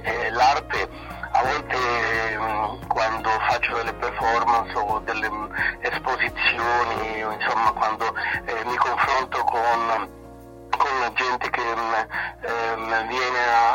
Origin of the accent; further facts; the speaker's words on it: Costa Rica; now in Italy; sono nato appunto in Costa Rica, per cui sono cresciuto anche con compagni di scuola e di liceo di tutti i colori.